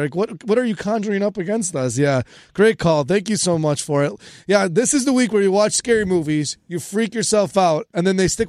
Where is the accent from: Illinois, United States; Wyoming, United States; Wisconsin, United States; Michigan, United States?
Illinois, United States; Chicago; moved away; We both are born and raised in Chicago. And every single time we travel back to Chicago, I say home.